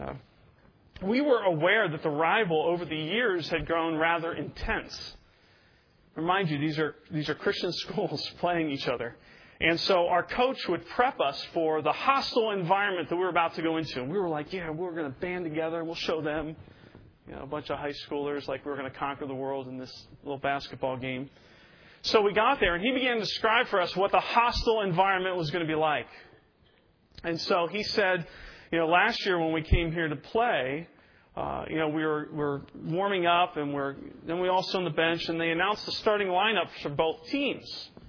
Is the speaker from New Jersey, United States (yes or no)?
yes; New Jersey, United States; I think a lot of you know, some of you know, I'm originally from South Jersey